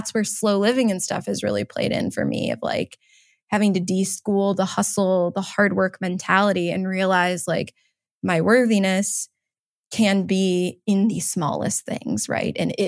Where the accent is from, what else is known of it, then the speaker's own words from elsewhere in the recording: Cleveland, Ohio, United States; We're both from Cleveland, Ohio. He grew up on the west side. I grew up in the east side, went to school around here